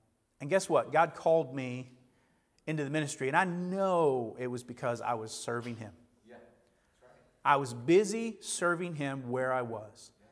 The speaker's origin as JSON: {"language": "English", "region": "Arkansas", "country": "United States", "tie": "born or raised there", "also_born_or_lived": "Illinois", "said": "I'm a northern kid. I was born right outside of Chicago. I moved to Arkansas when I was about 11 years old. And so I've lived in Arkansas longer than I ever lived in Illinois."}